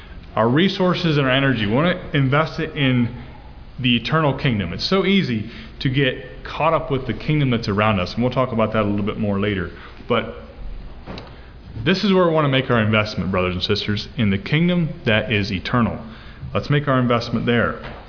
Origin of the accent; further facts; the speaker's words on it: United States; I'm an American by birth, obviously.